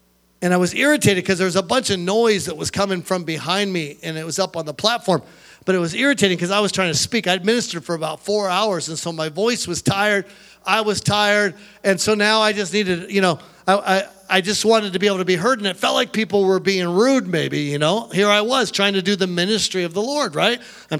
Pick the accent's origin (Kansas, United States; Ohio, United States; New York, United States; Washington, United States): Washington, United States; Seattle; now in Montana, United States; I grew up in Seattle, but I live in Montana right now.